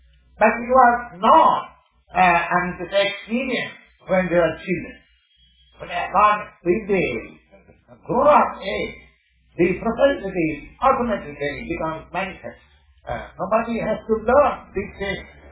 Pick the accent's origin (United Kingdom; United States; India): India; And because I come from India with some poor knowledge